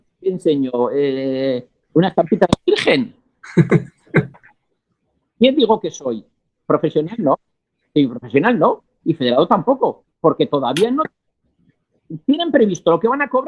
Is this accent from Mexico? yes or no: no; Spain; ¿Españoles? ¿Yo soy español? 10 veces más que los franceses